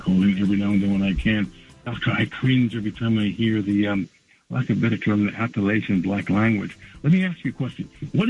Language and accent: English; Jamaica; because I'm Jamaican myself, and not innate to us.